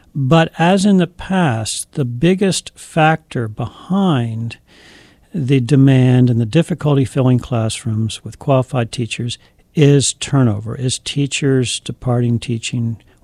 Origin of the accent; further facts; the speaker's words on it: Pennsylvania, United States; and then moved back east. I grew up near Philadelphia.